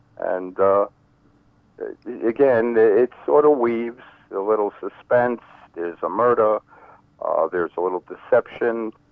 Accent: New York City, New York, United States; So, again, growing up in New York City, remembering the 50s, the 60s, and the racism that we saw

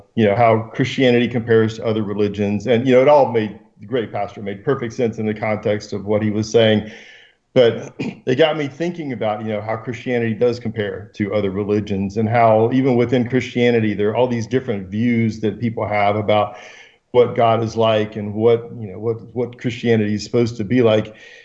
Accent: Georgia, United States; now in Phoenix, United States; So, I grew up in Georgia. So, if you're familiar with the Southeast, college, there's college football and then there's everything else.

